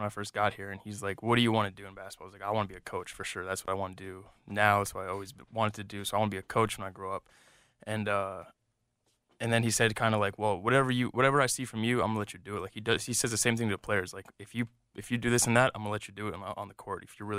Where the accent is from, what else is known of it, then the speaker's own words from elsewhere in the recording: Rhode Island, United States; I'm from Rhode Island. I did my undergrad at UNLV in Las Vegas.